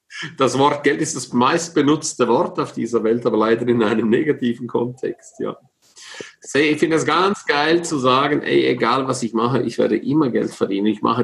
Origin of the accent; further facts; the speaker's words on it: Switzerland; Was mich natürlich als Schweizer interessiert, wieso bist du in die Schweiz gekommen?